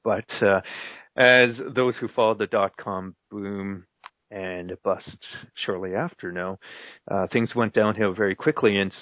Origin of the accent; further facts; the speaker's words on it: Vancouver, British Columbia, Canada; also born or lived in Toronto; now in Singapore; prior to coming out to Singapore, I used to be in Toronto, and before that, I was brought up in Vancouver.